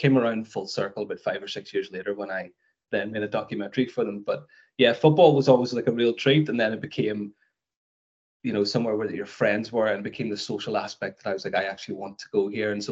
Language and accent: English; Scotland, United Kingdom; born there; I was born in Scotland up near Aberdeen